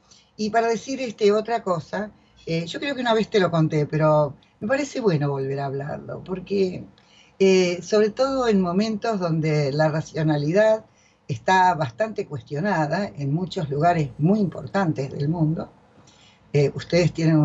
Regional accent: Buenos Aires Province, Argentina; en mi pueblo no sabíamos ni siquiera que existían los sefaradín. Pero bueno, ese era un pueblito perdido en la provincia de Buenos Aires.

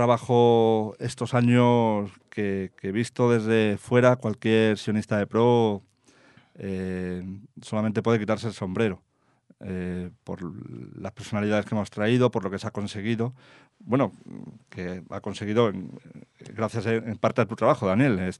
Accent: Spain; yo como ciudadano español

